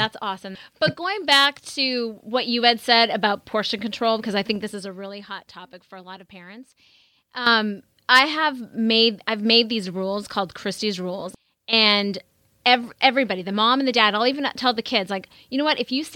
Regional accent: North Dakota, United States; I mean, I grew up in the Midwest in North Dakota

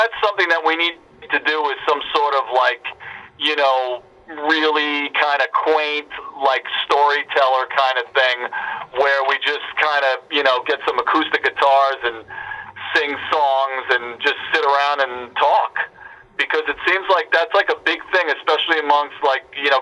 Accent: New York, United States; that's totally from growing up in New York and going to all the bars in New York and Long Island

